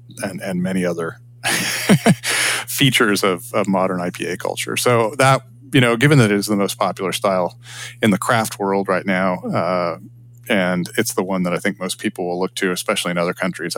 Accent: United States; because I come from America, I hadn't put America under the same microscope that I was putting these other countries.

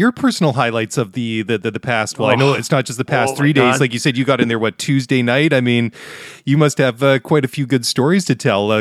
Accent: Vancouver, British Columbia, Canada; qualifying looked like my hometown of Vancouver. It looked wet, miserable, cold, like it's been all spring long here.

